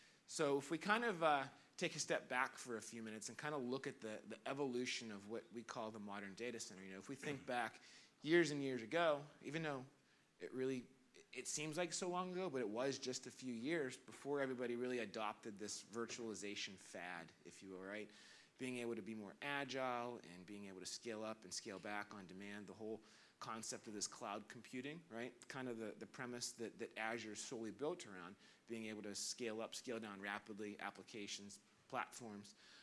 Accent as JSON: {"language": "English", "town": "Pittsburgh", "region": "Pennsylvania", "country": "United States", "tie": "born or raised there", "said": "I'm not from Australia. I'm from the United States, Pittsburgh, Pennsylvania, where I was born and raised."}